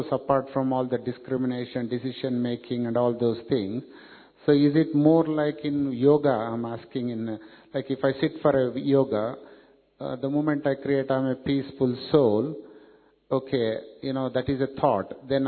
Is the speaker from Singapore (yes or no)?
no; India; now in United Kingdom; I'm originally from India, but I live in UK.